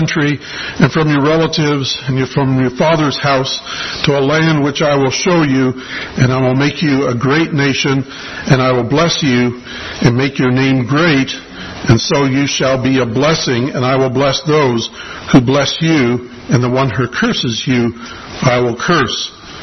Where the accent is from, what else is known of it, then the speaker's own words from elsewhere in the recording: Canada; I grew up in Canada.